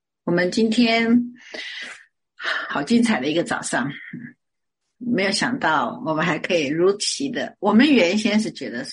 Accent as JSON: {"language": "Chinese", "country": "China", "said": "与大家一起庆祝我们中国人的年"}